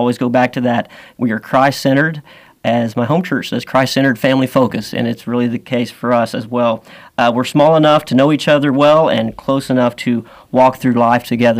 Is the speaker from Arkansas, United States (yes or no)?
no; Ponca City, Oklahoma, United States; I'm originally from Ponca City, Oklahoma, and you have to really go there on purpose to get there. But I was raised there, raised in a Christian home, called into ministry at age 11.